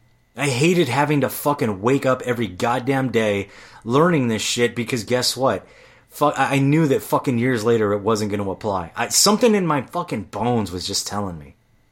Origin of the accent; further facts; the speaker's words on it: United States; because I'm an American, David.